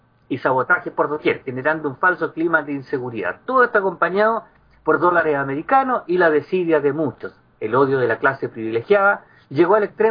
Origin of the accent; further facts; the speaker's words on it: Rancagua, O'Higgins, Chile; born there; en mi ciudad natal, Rancagua